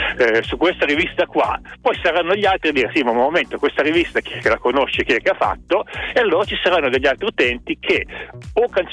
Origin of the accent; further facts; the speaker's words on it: Turin, Piedmont, Italy; born there; Io sono nato a Torino, si sente ancora.